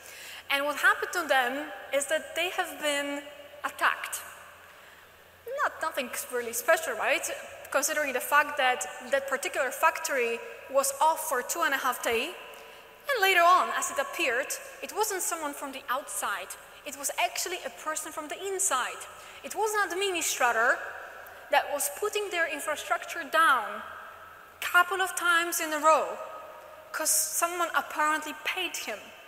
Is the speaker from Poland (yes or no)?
yes; Poland; It's a quite a complex surname because I come from Poland.